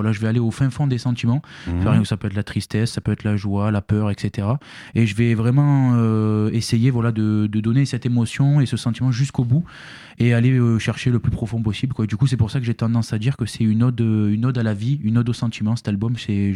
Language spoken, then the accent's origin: French; Saint-Geniès-de-Comolas, Occitanie, France; on vient d'un petit village qui est juste à côté. On habite à Saint-Géniès-de-Comolas avec …, du coup, on habite tous les deux là-bas.